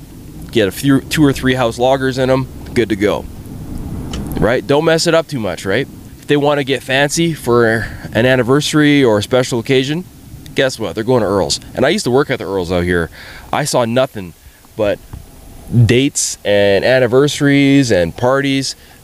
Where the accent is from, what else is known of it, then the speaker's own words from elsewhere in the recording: Sherwood Park, Alberta, Canada; and I tell them I'm from Sher Park, they roll their eyes.